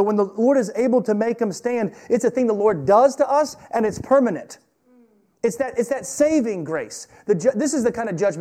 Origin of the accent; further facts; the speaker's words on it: the South, United States; I'm from the South. Do you know what's forbidden among Christians in the South?